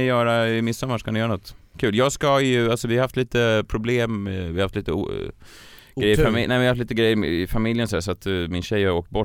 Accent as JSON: {"language": "Swedish", "town": "Stockholm", "region": "Stockholm County", "country": "Sweden", "tie": "born or raised there", "said": "Vasastan, jag är uppvuxen i Vasastan."}